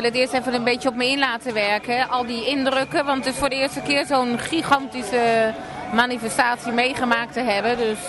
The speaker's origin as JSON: {"language": "Dutch", "town": "Alphen aan de Rijn", "region": "South Holland", "country": "Netherlands", "said": "Wij komen uit Alphen aan de Rijn. Althans, ik kom uit Alphen aan de Rijn."}